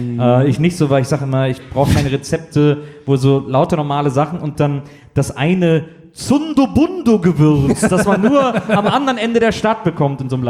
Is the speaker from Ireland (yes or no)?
yes; Ireland; German is a second language; Ich würde als Ire ja. würde ich jetzt nicht im kulinarischen Glashaus Steine schmeißen.